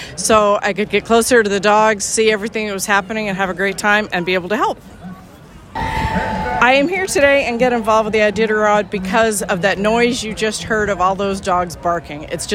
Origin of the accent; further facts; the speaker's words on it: Alaska, United States; I grew up in Alaska, actually on Elmendorf Air Force Base